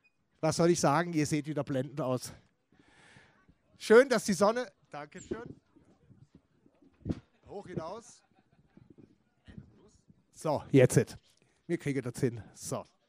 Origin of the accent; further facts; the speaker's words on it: Schönau im Schwarzwald, Baden-Württemberg, Germany; Ich komme aus dem Südschwarzwald, aus Schönau im Schwarzwald.